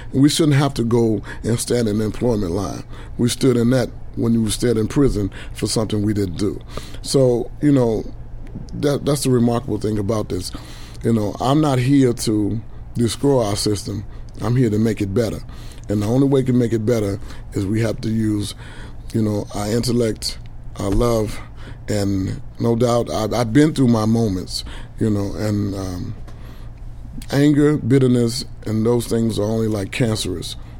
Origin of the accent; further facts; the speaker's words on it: United States; that's the blessed thing about being American and about the country we live in.